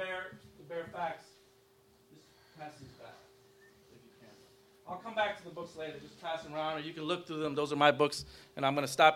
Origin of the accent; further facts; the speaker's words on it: Brooklyn, New York, United States; Born and raised in Brooklyn, New York, family moved from Puerto Rico.